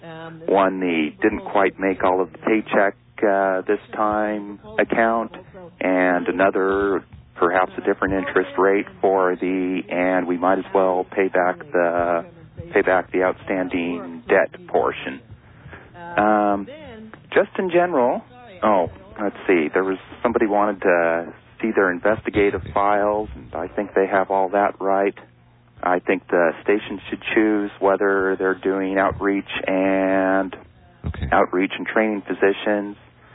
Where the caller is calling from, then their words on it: Los Angeles, California, United States; I'm calling from Los Angeles.